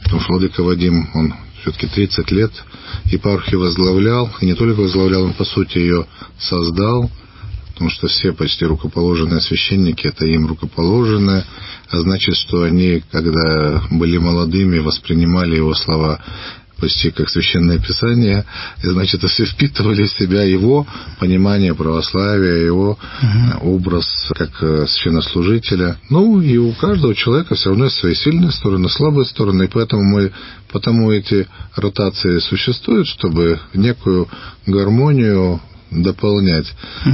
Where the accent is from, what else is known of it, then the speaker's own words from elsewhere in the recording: Irkutsk, Irkutsk Oblast, Russia; Я здесь долгое время служил, был секретарем епархии. Я уроженец Иркутска.